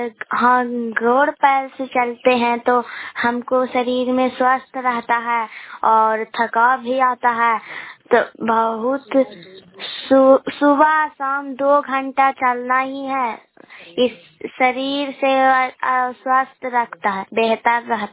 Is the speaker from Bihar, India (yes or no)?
yes; Bihar, India; मैं नालंदा जिला के रहने वाली हूँ। मैं गोड़ाईपुर पंचायत से बोल, मैं सलमान चक से बोल रहे हैं।